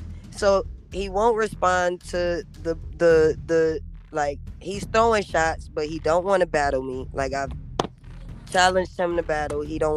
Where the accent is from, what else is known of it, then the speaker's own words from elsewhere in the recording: Rochester, New York, United States; But I'm still from Rochester.